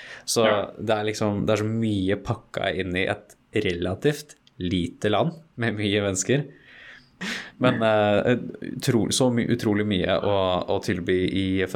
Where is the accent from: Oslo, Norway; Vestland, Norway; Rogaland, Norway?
Oslo, Norway; moved away; Det synes jeg var utrolig gøy som nordmann, det var jo litt av en overgang for min side, fra Oslo til det.